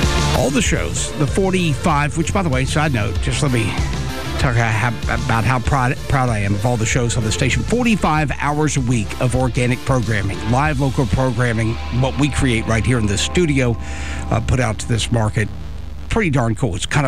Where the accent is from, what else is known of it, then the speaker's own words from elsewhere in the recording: United States; To me, when I hear Pearl Harbor as an American, it means certain things to me.